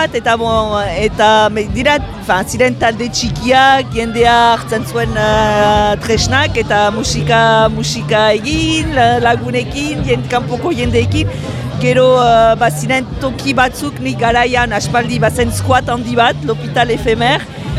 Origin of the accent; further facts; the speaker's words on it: Paris, Île-de-France, France; ni sortua naiz Parisen eta nire gazte denbora pasadut Parisen